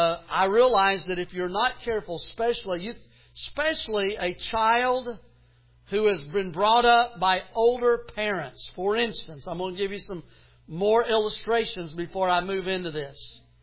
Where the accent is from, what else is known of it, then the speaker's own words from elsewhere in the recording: Southern United States, United States; Now, I'm from the South, and so sometimes people from the South have Southern vernacular.